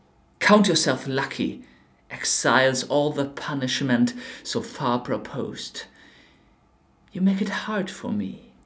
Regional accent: Rhineland-Palatinate, Germany; accent: Rheinhessisch; English is a second language; who said my accent changed while I studied 4 years in Vienna. I'm coming from a really countryside, Germany part of countryside. It's called Rheinhessisch, my original accent. So I think my accent is a mix of the countryside, farmer, German side, and then a little bit of viney snobbishness.

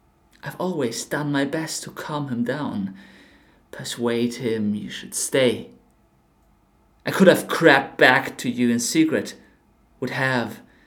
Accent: Rhineland-Palatinate, Germany; accent: Rheinhessisch; English is a second language; who said my accent changed while I studied 4 years in Vienna. I'm coming from a really countryside, Germany part of countryside. It's called Rheinhessisch, my original accent. So I think my accent is a mix of the countryside, farmer, German side, and then a little bit of viney snobbishness.

